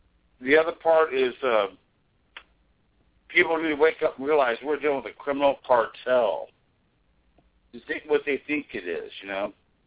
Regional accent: Missouri, United States; I'm from Missouri.

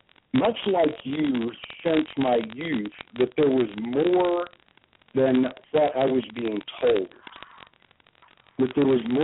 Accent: the South, United States; And I was raised in the South, in those last vestiges of the Southern Irish Celtic immigrants

